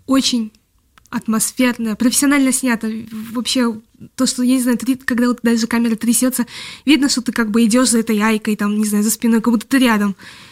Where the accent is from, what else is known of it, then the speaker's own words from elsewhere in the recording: Bishkek, Kyrgyzstan; Russian is a second language; я из Бишкека, поэтому я, наверное, изнеженная для такого.